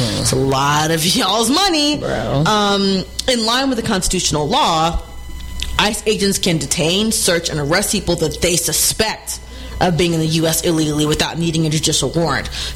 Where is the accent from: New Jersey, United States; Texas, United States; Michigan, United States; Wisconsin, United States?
Texas, United States; Houston; Sorry, I am from Houston.